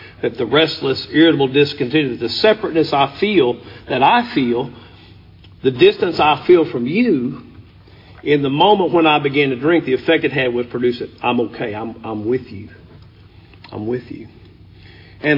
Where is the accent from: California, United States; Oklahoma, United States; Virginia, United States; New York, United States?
Oklahoma, United States; Hugo; I grew up in Hugo, which is down in the southeast corner of the state.